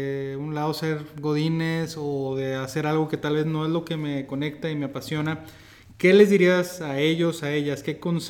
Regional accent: Mexico; como buenos mexicanos no nos vamos a leer

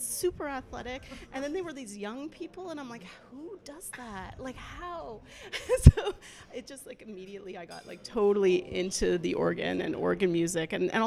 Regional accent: Montreal, Quebec, Canada; I come from Montreal, Canada, so a long way.

